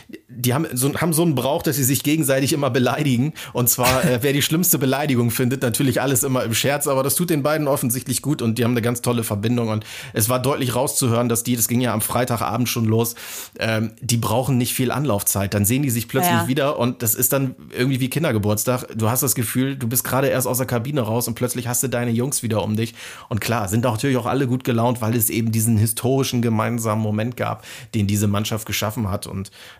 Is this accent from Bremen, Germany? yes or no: yes; Bremen, Germany; ich komme aus Bremen